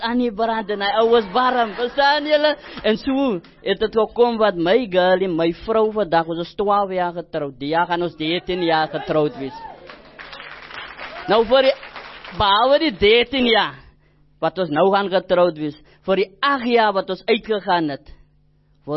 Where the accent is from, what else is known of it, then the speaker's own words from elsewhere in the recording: Cape Town, Western Cape, South Africa; born there; ek is gebore in die Kaap